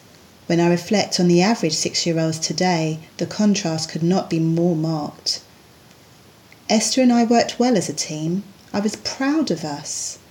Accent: London, United Kingdom; I grew up in South London.

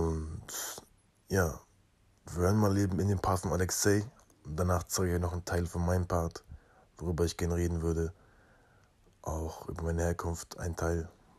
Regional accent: Bremerhaven, Bremen, Germany; Wie gesagt, Bremerhaven ist meine Heimat. Ich wohne noch in Bremerhaven

